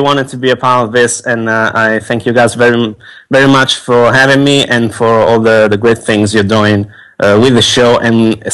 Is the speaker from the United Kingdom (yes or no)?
no; Italy; English is a second language; I'm from Italy.